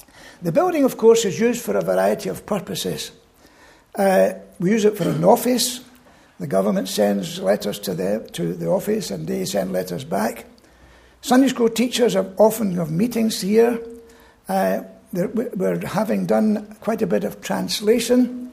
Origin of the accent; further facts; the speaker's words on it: Glasgow, Scotland, United Kingdom; I was born and brought up in Glasgow.